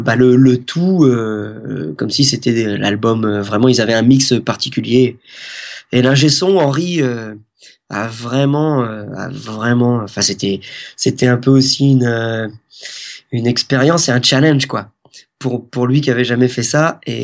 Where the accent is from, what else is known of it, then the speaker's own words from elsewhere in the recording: France; En fait, on est français.